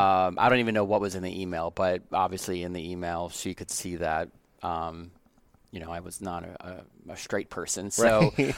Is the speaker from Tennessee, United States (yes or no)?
no; Baltimore, Maryland, United States; I grew up in Baltimore, which is, not an environment that was open for someone to come, especially my high school.